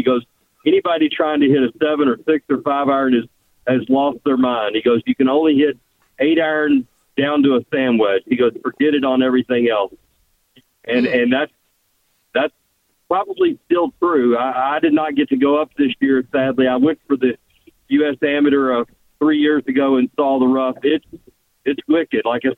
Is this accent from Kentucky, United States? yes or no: yes; Kentucky, United States; I'm from Kentucky and I grew up betting horses and I don't like betting favorites.